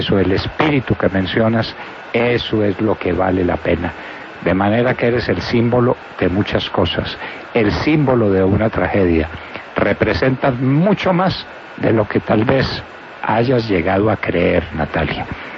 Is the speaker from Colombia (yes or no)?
yes; Colombia; que somos todos los colombianos